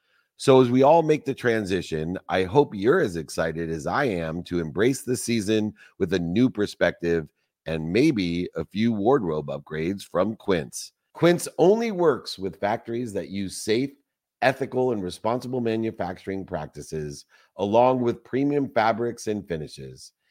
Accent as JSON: {"language": "English", "town": "Akron", "region": "Ohio", "country": "United States", "tie": "born or raised there", "said": "where I grew up in Akron, Ohio with a single mom, six kids, five boys and a girl"}